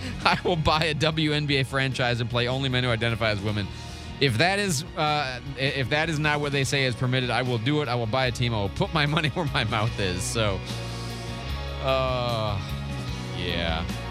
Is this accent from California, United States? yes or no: no; Nashville, Tennessee, United States; And I'll bring it to my hometown, Nashville, Tennessee.